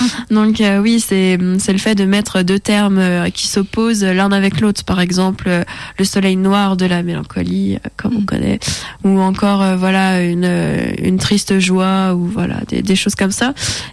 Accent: Bourgogne-Franche-Comté, France; moved away as an adult; Donc comme je viens de Bourgogne, du coup on tournait surtout là-bas. Ensuite je suis montée sur Lyon pour mes études.

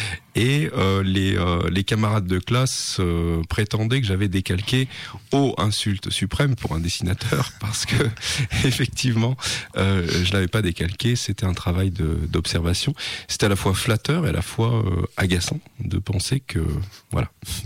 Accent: Rouen, Normandy, France; also born or lived in Saint-Étienne, France; je suis né à Rouen, voilà, donc j'ai fait mes études de. Avant le bac, toutes mes études avant le bac dans la région de Rouen. Et puis ensuite, j'ai commencé une faculté d'art plastique à Saint-Étienne.

